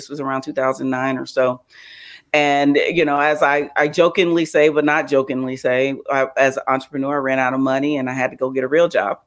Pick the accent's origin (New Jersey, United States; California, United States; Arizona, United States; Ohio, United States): Ohio, United States; Cincinnati; now in Houston, United States; So I'm born and raised in Cincinnati, Ohio, came to Houston, Texas, went to Texas Southern University, Thurgood Marshall School of Law